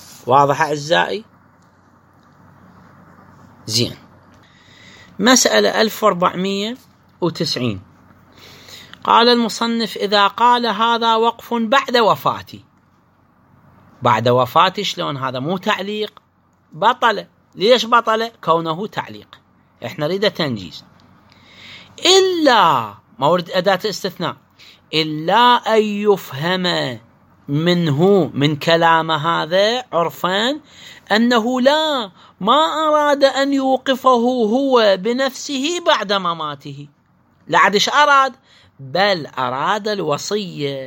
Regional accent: Iraq; عندنا بالعراق نذر عيادة

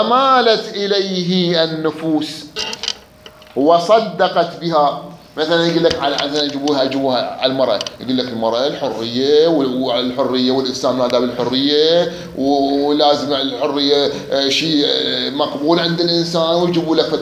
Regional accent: Najaf, Najaf Governorate, Iraq; كان عندنا بالنجف ولا زال لحد الان

